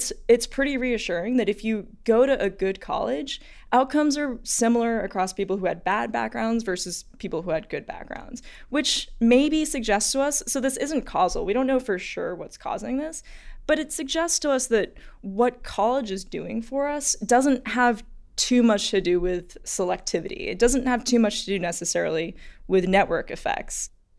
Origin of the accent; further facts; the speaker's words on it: Greenwich, Connecticut, United States; also born or lived in New York; I was born in New York. I was raised in Greenwich, Connecticut. And Greenwich is like one of the wealthiest parts of the country.